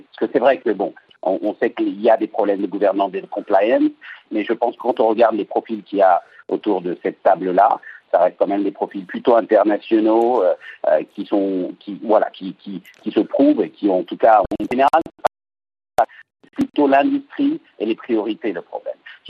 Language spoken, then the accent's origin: French; Mali; Moi, je suis originaire du Mali, un gros pays producteur de coton